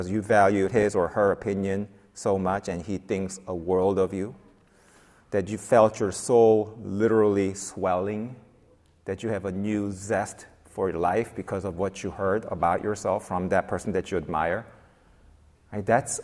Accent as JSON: {"language": "English", "country": "South Korea", "tie": "born or raised there", "said": "Growing up in South Korea, summers are brutal, right? I'm back in the 70s, right?"}